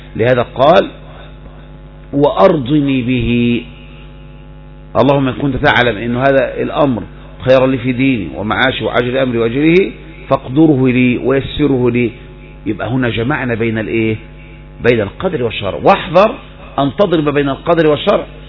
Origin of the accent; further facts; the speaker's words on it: Egypt; الآن عندنا في مصر، لكن إحنا عندنا وباء كبدي